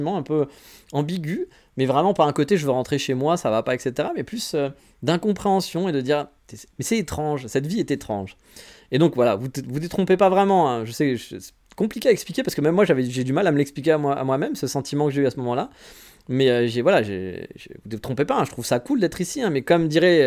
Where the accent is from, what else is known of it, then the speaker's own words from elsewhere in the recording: France; je suis français